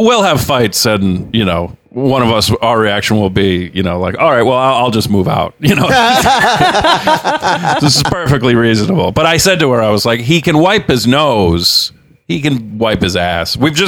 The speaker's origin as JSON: {"language": "English", "region": "Rhode Island", "country": "United States", "tie": "born or raised there", "lives_now": "Los Angeles, United States", "said": "Rhode Island."}